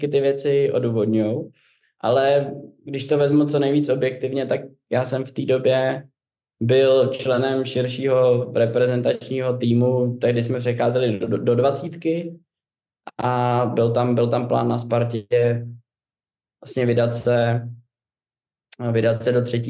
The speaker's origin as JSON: {"language": "Czech", "region": "Prague", "country": "Czechia", "tie": "born or raised there", "said": "já fakt zbožňuju Prahu a jsem prostě Pražák od narození"}